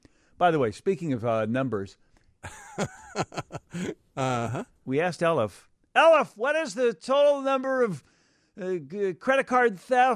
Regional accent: Hawaii, United States; I grew up in Hawaii, and our only meteorological fears were, boy, we did not have any. It didn't snow. It was always 70 degrees.

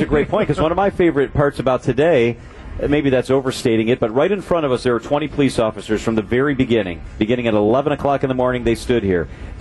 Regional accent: Chicago, Illinois, United States; I grew up in the Chicago area and went to all those Bulls rallies in the mid to late 90s.

